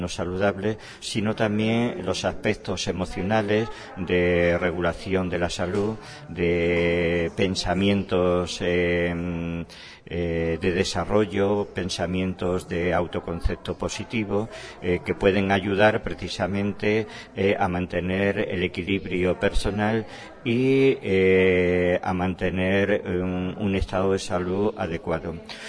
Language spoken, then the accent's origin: Spanish; Madrid, Community of Madrid, Spain; Yo provengo de España y de España de Madrid y de la Universidad Autónoma de Madrid, donde yo tengo una tarea como docente e investigador en diferentes áreas, básicamente en psicología de la personalidad